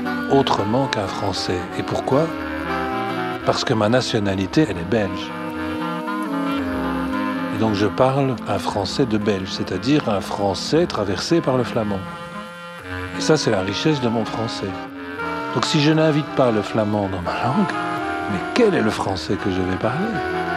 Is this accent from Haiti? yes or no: no; DR Congo; also born or lived in Etterbeek, Belgium; Je suis reparti très vite au Congo belge à l'époque. Je devais avoir 6 semaines et puis j'ai vécu toute ma jeunesse au Congo.